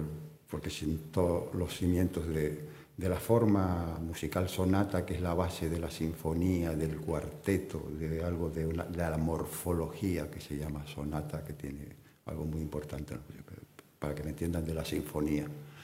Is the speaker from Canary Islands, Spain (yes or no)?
yes; La Laguna, Canary Islands, Spain; Yo soy de La Laguna, nací aquí. Y aunque me considere cosmopolita y no, pero bueno, yo soy de aquí, ¿no?